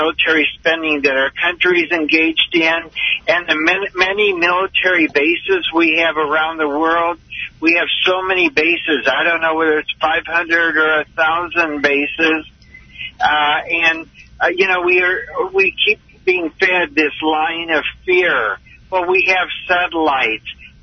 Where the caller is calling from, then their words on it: Overland Park, Kansas, United States; calling from Overland Park.